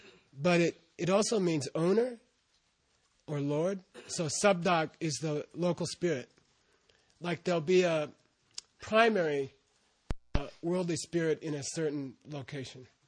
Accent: Arizona, United States; also born or lived in San Diego, United States; I came from Arizona. I'd lived in San Diego.

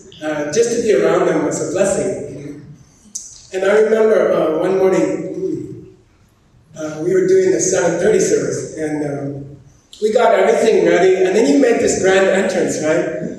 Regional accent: Phoenix, Arizona, United States; I grew up in Phoenix and went to All Saints Episcopal Church.

